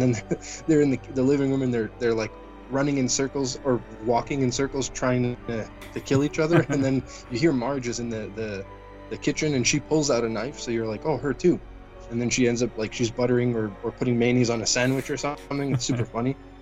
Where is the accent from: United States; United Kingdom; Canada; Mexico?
Canada; I'm Canadian, I'm a Canuck, so I don't have a choice but to pick that one